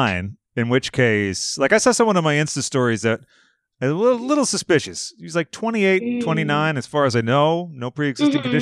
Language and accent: English; Boston, Massachusetts, United States; I'm originally from the Boston area.